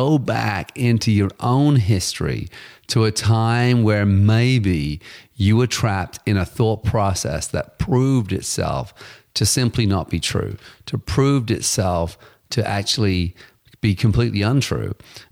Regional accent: England, United Kingdom; I grew up in England

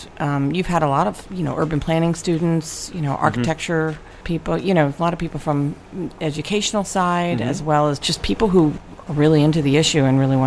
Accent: Ocean City, Maryland, United States; I grew up in Ocean City, Maryland, working there in the summer.

